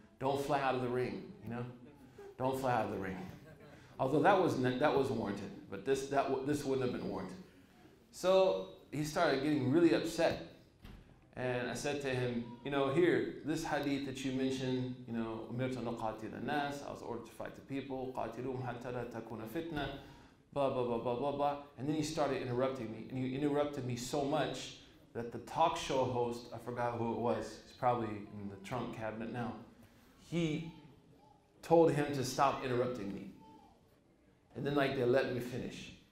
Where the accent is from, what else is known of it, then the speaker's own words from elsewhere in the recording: Oklahoma, United States; And what I realized growing up in Oklahoma, being head of a youth group in Oklahoma, being on an MSA, serving as president of an MSA for a while, being an apprentice imam